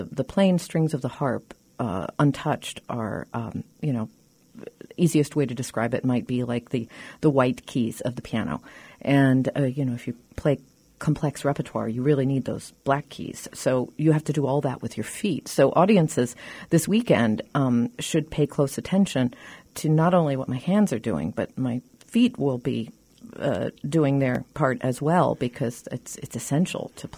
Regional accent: Norman, Oklahoma, United States; because I grew up in Norman, Oklahoma, which is sort of incongruous.

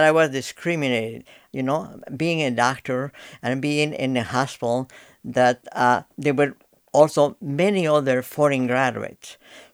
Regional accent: Arequipa, Peru; English is a second language; moved away as an adult; I was born and educated in my hometown, Arequipa. I got my education, and I went to medical school there. I became a doctor.

